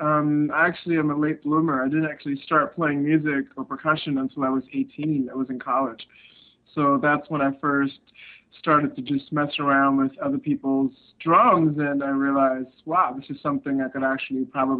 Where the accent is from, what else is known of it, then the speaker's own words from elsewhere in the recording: India; also born or lived in Middle East / Australia; I grew up not only in India, but like I was spent time in the Middle East, spent time growing up in like Australia, in different parts of Asia